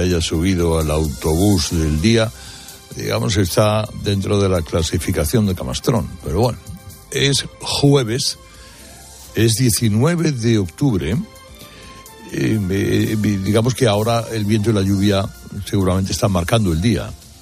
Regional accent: Bilbao, Basque Country, Spain; Que ya sabemos que los de Bilbao, pues somos de Bilbao.

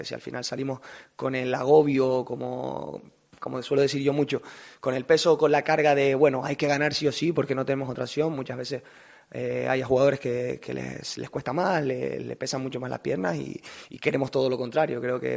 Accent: Canary Islands, Spain; Oye, que hoy es el día que más canarios somos.

